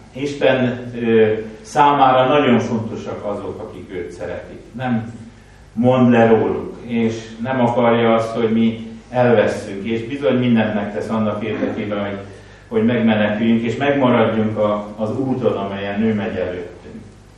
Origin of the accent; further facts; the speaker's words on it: Nyáregyháza, Pest, Hungary; én egy Dél-Pest megyei faluban, nyáregyházán nőttem föl, oda köt a gyerekkor egészen sokáig. Ott jártam iskolába